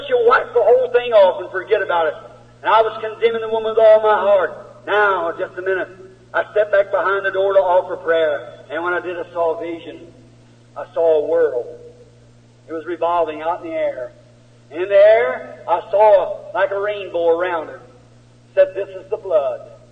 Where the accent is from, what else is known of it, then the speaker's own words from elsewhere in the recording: United States; That's right. I'm an American.